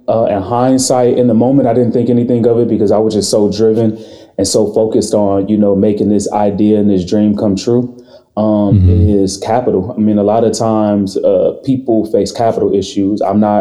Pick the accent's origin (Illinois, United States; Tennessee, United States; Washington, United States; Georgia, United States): Illinois, United States; Chicago; Well, I'm a Chicagoan through and through. Proudly represent the city whenever I get a chance.